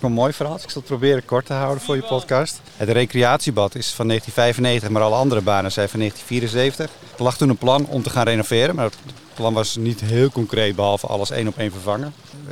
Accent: North Holland, Netherlands; Nee, ik kom uit de Zaanstreek.

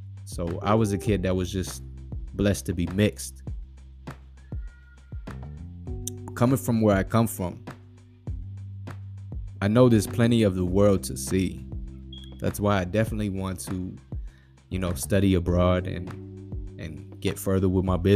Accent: Boston, Massachusetts, United States; born there; I was born in Brigham and Women's in Roxbury.

